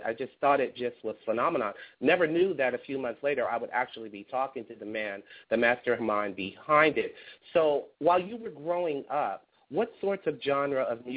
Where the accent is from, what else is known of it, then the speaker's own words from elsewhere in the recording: Gulfport, Mississippi, United States; And my family is, I'm from Gulfport, Mississippi, and so whenever my aunts and my mom go back.